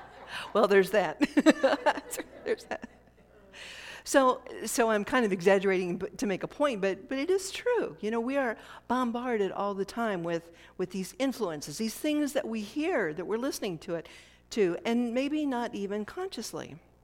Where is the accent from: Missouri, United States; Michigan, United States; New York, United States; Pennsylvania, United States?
Missouri, United States; St. Louis; also born or lived in Illinois; You know, I was born in Illinois, raised in St. Louis, for heaven's sakes, you know.